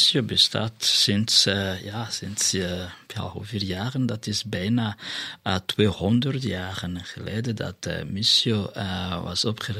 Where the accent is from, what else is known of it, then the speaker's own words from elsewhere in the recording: Rwanda; now in Belgium; Ik ben afkomstig van Rwanda.